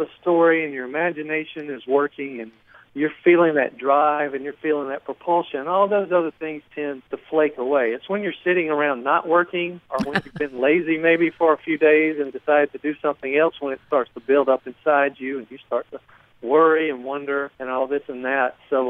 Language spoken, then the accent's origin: English; Mississippi, United States; And so I'm from South Mississippi, but I've lived in Oxford, I've lived in Hattiesburg, I'm in Columbus now, I've lived abroad.